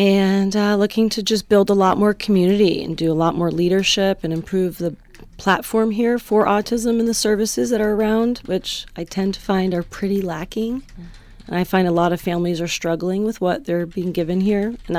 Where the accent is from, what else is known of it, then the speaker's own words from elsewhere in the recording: New York City, New York, United States; I moved from New York. I am a New Yorker, true and true.